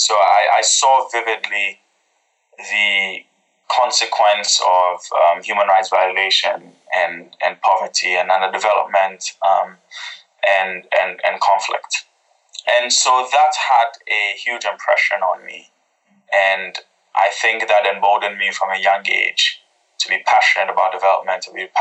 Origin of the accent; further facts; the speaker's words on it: Ghana; I grew up in Ghana. I'm very much Pan-African, both in philosophy and in DNA, because I am mostly Ghanaian, but I'm also part Burkinabe and Egyptian.